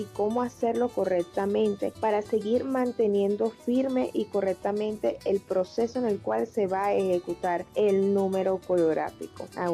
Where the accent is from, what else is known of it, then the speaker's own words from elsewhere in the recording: Venezuela; sino también como venezolana